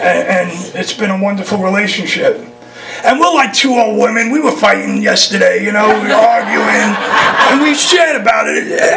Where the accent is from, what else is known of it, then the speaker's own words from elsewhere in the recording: New York City, New York, United States; I grew up in New York City. This ain't a Florida accent, by the way.